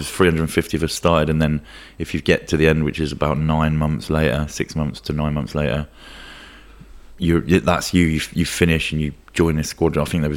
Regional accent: Luton, East of England, United Kingdom; I grew up in Luton

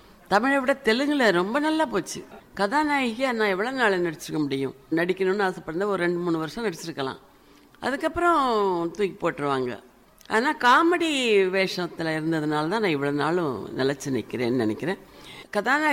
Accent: Pallathur, Tamil Nadu, India; born or raised there; also born or lived in Mannargudi

